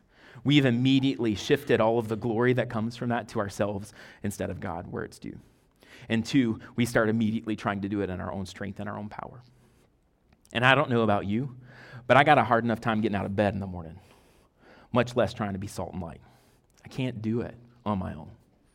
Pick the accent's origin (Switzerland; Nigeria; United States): United States; Mississippi; what I would call a cougar, but I'm from Mississippi.